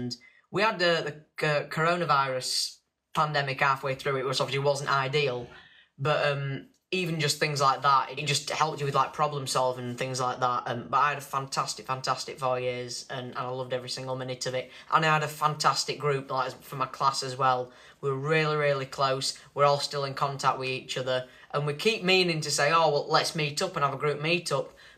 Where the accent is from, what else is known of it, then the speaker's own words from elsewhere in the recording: Barnsley, Yorkshire and the Humber, United Kingdom; moved away as an adult; now in London, United Kingdom; I'm a full-time performer. I'm originally from Barnsley in South Yorkshire, but I moved to London a couple of years back when I was offered a place at Italia Conti Drama School.